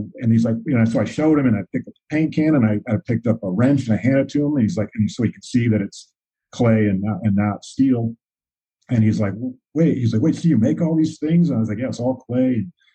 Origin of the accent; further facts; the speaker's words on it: Midwest, United States; part of what my culture is being American and being from the Midwest and being male and being a worker